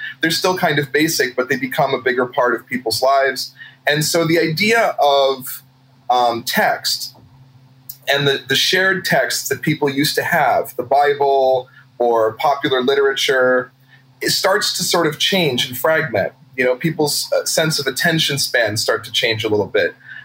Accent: New England, United States; now in New Orleans, United States; So I live in New Orleans. I've been here for a couple of years. Absolutely love it. I'm originally from New England.

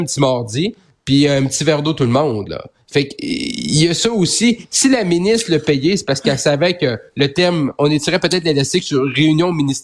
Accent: Roberval, Quebec, Canada; Moi, je viens de Robertval au Lac-Saint-Jean. Là. J'ai appris l'anglais, j'ai travaillé au fédéral.

